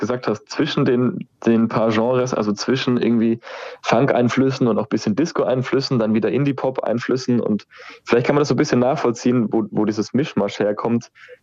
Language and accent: German; Würzburg, Bavaria, Germany; accent: Franconian; now in Munich, Germany; Ja, also wir sind in München zwar verortet, aber ich komme zum Beispiel aus Würzburg. Drum bin ich eher Franke als Bayer, muss ich gestehen.